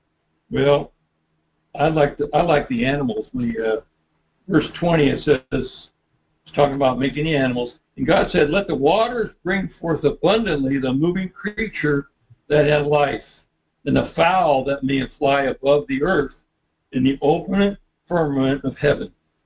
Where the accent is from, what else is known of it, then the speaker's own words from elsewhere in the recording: Seattle, Washington, United States; Maybe, where I come from, I came from the Northwest, Seattle.